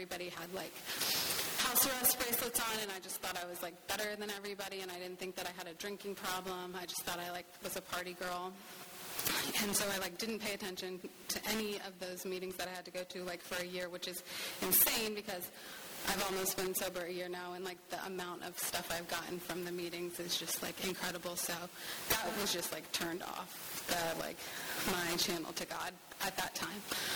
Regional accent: Fredericksburg, Virginia, United States; I'm from Fredericksburg, Virginia, which is outside of D.C., and I grew up with two very loving parents.

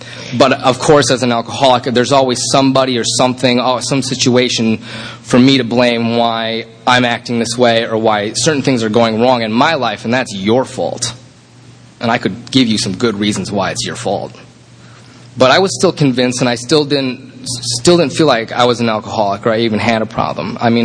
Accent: Chicago, Illinois, United States; moved away as an adult; I should back up. I grew up in Chicago. And I moved to Chicago at night, or Chicago, bleh, moved to California when I was 19.

